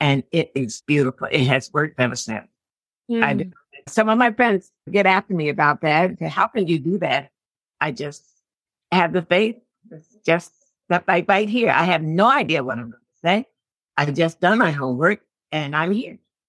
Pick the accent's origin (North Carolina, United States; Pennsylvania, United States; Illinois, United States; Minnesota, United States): Pennsylvania, United States; Philadelphia; moved away as an adult; now in Olean, United States; Well, I'm here in Olean. I love this town. It's my adopted town. I'm from Philadelphia originally.